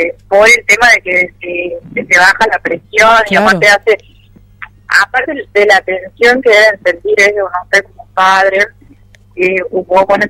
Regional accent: General Mosconi, Salta, Argentina; also born or lived in Tartagal; Yo nací en Tartagal. Mis papás son de Tartagal, pero cuando era niña me fui a vivir ahí a Mosconi, en el barrio 447.

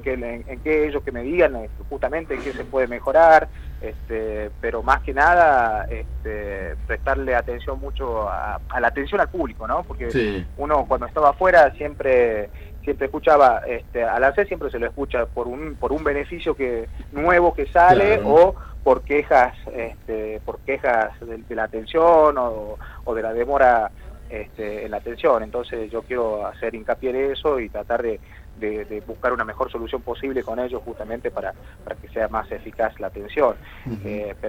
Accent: Salta, Argentina; Soy salteño, fui a estudiar y volví.

